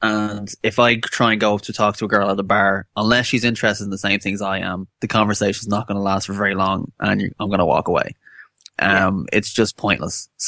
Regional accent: Ireland; I'm Irish and I'm in America. That's laughing. But here it's not so easy because I'm in Ireland.

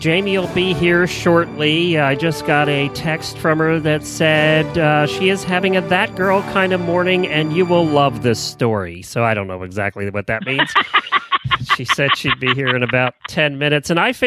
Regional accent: Ocala, Florida, United States; from Ocala, Florida.

